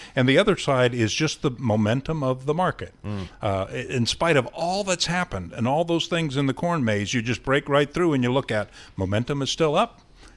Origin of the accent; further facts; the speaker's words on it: Ohio, United States; You know, when I look at it, I'm from Ohio, and we have a lot of corn, and we have corn mazes.